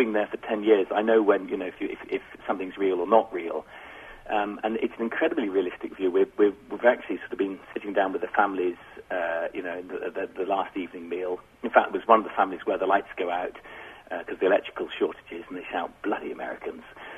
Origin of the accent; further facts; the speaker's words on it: England, United Kingdom; I grew up in England